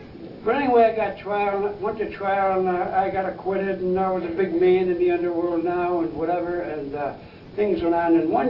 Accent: Syracuse, New York, United States; the friends were grabbing me back to my hometown, Syracuse

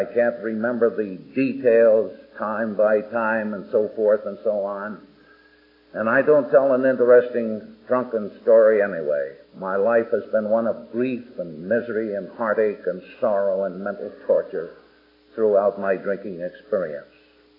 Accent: Boston, Massachusetts, United States; I'm a Bostonian originally.

